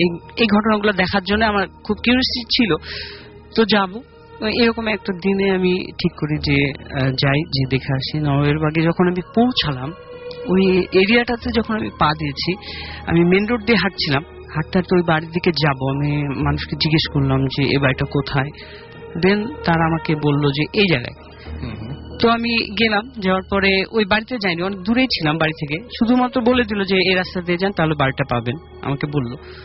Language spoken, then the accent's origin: Bangla; Rajshahi, Rajshahi Division, Bangladesh; সবাই জানে যে রাজশাহী থেকে এসেছি।